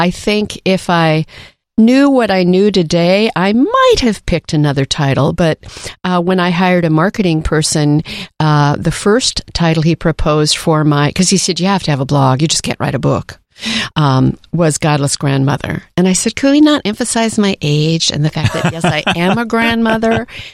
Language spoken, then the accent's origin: English; Bismarck, North Dakota, United States; what was interesting growing up in Bismarck is I knew what church everyone went to. And I knew there were five Jewish families.